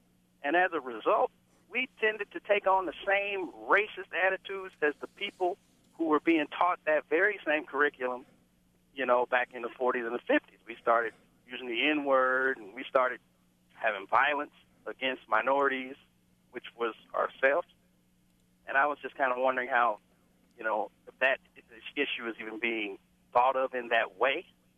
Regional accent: Kansas City, Kansas, United States; I grew up in Kansas City, Kansas, and I went to a predominantly black school.

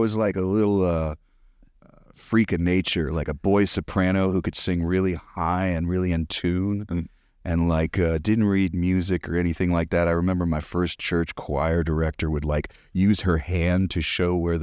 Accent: Ohio, United States; also born or lived in Michigan; Yeah, I grew up in the Midwest, Ohio and Michigan, and I don't know why I was always landlocked.

